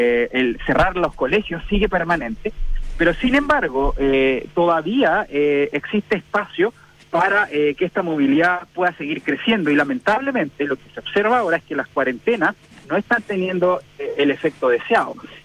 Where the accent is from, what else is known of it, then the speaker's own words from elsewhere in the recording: Santiago, Santiago Metropolitan Region, Chile; como santiaguinos en este caso